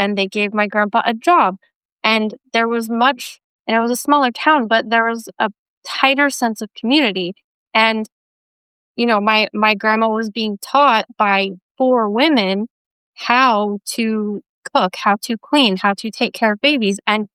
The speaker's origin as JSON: {"language": "English", "region": "Colorado", "country": "United States", "tie": "born or raised there", "said": "Well, for example, for me, I grew up in Colorado in a very like hippie kind of yuppie culture."}